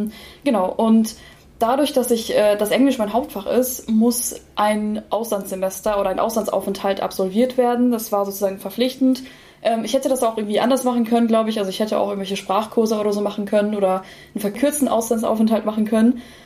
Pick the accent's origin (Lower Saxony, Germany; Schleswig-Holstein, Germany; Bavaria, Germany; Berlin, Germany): Lower Saxony, Germany; Delmenhorst; now in Hanover, Germany; Und ich komme ursprünglich aus Delmenhorst, das ist bei Bremen, und bin da auf eine Grundschule gegangen